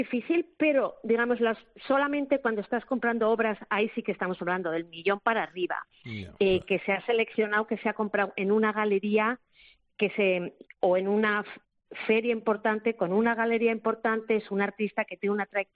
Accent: Zaragoza, Aragon, Spain; Yo estudié químicas en la Universidad de Zaragoza, soy de Zaragoza.

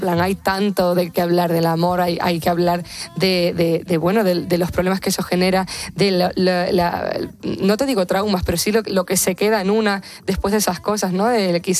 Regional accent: Canary Islands, Spain; Claro, mi tierra siempre me generó un imaginario del que yo bebo, siempre lo dije, yo no hago música folclórica como tal, ya hay grandes del folclore, y, pero sí que bebemos, ¿no?, de los sonidos que traemos en el recuerdo, de los instrumentos que sabemos vivos, el timple canario

